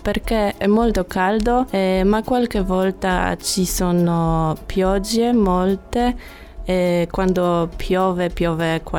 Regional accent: Poland; Italian is a second language; now in Cagliari, Italy; Sono dalla Polonia.

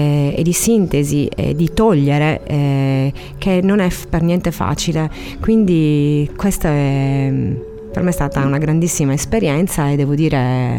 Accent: Cagliari, Sardinia, Italy; io sono nata a Cagliari e ho fatto liceo artistico qua a Cagliari in via San Giuseppe

